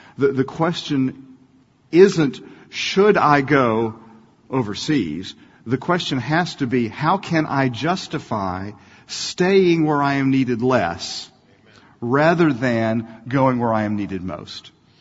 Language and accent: English; United States; I think like many people growing up in the States